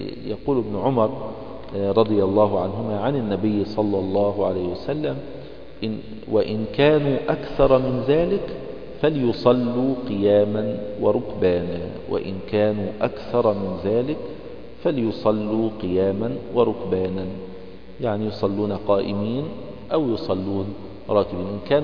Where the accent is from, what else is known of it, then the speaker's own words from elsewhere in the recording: Egypt; مش هكذا عندنا في مصر يقول الراجل